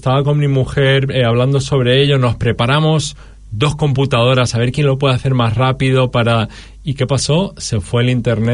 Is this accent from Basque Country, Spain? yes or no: no; Albacete, Castilla-La Mancha, Spain; Vengo de un sitio chiquitito que se llama Albacete, que está en el centro, claro, de Madrid.